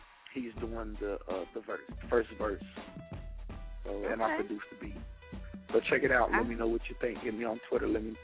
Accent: Canton, Missouri, United States; now in Philadelphia, United States; I want to start with Philadelphia and also my hometown, Canton, Missouri.

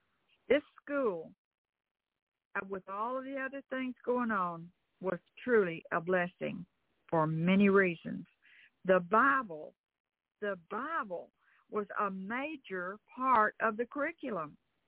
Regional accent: the South, United States; because I was young and I was from the South, it seemed like I became a target.

